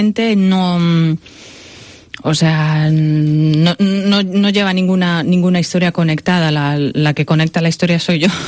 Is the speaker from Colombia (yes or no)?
no; Galicia, Spain; yo soy gallega, pero estoy muy influenciada por Portugal, porque soy media portuguesa. Soy de muy cerquita del margen de Portugal